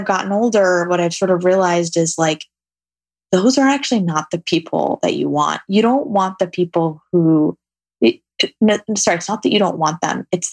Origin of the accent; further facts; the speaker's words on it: New York City, New York, United States; I'm a city girl. I grew up in New York City.